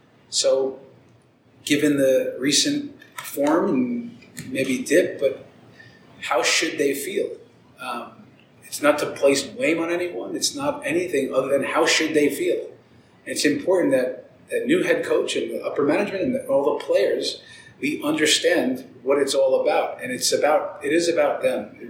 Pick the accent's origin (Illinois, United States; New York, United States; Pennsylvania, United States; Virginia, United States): New York, United States; Bronx; born there; But I was born in the Bronx. My dad was a diehard Yankees fan.